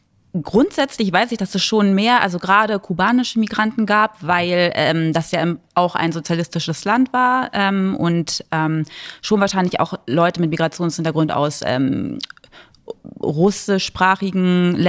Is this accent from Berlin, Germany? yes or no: yes; Berlin, Germany; born there; Und ich bin aber in Ost-Berlin geboren, eigentlich mitten im Herzen Berlins, in der Charité.